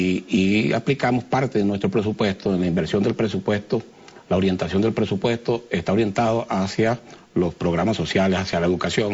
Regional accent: Valencia, Carabobo, Venezuela; yo nací en el Estado de Carabobo, soy valenciano

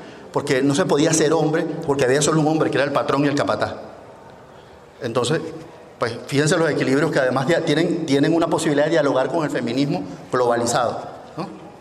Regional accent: Falcón, Venezuela; se ven bonitos en Falcón, en mi tierra. En Paraguaná, ¿no? Que es la tierra caquetía

